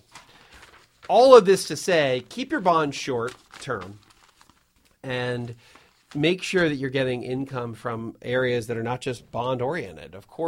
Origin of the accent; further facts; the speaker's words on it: Coatesville, Pennsylvania, United States; We met here, yet we both grew up pretty close to Amish country. I was in I'm from Coatesville, Pennsylvania.